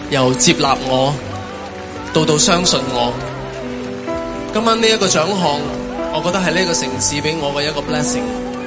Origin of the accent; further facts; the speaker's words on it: Guangzhou, Guangdong, China; moved away as an adult; now in Hong Kong; 我作為一個廣州人，在香港打拼了23年，